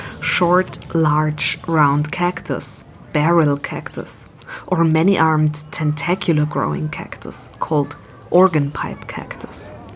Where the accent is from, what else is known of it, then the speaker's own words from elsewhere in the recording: Vienna, Austria; I grew up near the Danube wetlands in Vienna